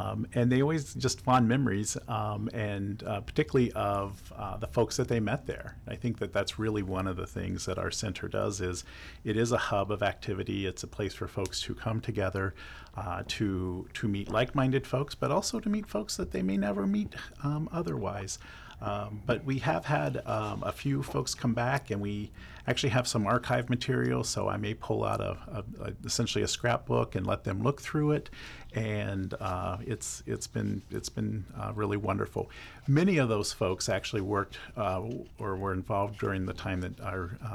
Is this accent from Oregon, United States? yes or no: no; Laurelville, Ohio, United States; I actually grew up in Laurelville, so Hocking County.